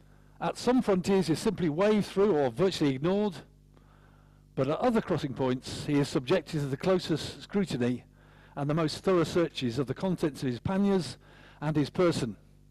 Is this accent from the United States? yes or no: no; Yorkshire and the Humber, United Kingdom; now in Royal Tunbridge Wells, United Kingdom; I'm a refugee from Yorkshire, for goodness sake. I still remember how I felt like a fish out of water when I moved from up north to Royal Tunbridge Wells, no less.